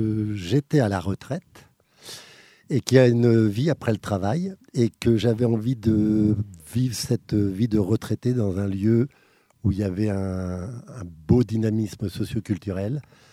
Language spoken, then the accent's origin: French; Hauts-de-France, France; also born or lived in Rhône-Alpes; Je suis Picard d'origine.